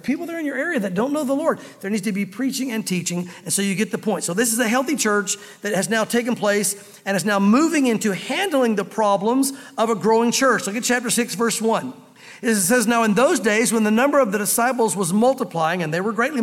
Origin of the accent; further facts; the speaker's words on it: the South, United States; I grew up in the South, like I was going to say like many of you, but like some of you, because we have so many from the outside. But us Southerners that grew up here in the South anyway